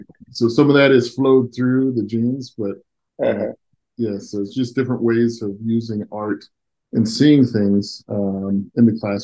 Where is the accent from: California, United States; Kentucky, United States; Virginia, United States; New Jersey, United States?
Kentucky, United States; Yeah, so I grew up in Kentucky.